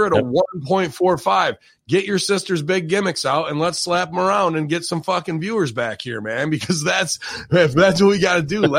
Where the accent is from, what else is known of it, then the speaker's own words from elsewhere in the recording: Boonville, New York, United States; series in Boonville, New York, 46,000 people. So I always see my dad as a leader. He's a fire chief in my hometown too.